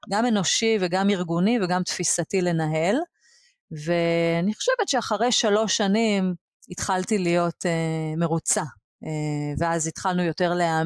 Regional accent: Aloney Yitzhak, Haifa District, Israel; also born or lived in Mexico City / Brussels; now in Tel Aviv, Israel; אני היגרתי לתל אביב מחיפה, נולדתי וגדלתי בכפר הנוער אלוני יצחק, שני ההורים שלי היו מורים שם, ונדדתי גם בין ארצות, היינו פעמיים בשליחות חינוכית, פעם במקסיקו סיטי ופעם בבריסל, ככה שהשורשים שלי מגוונים

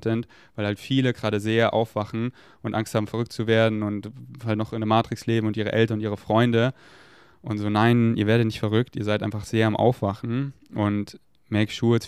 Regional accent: Munich, Bavaria, Germany; ich bin hier aufgewachsen, ich komme aus München, so ist alles sehr crowning. Ich bin auch hier auf die Montessori-Schule gegangen.

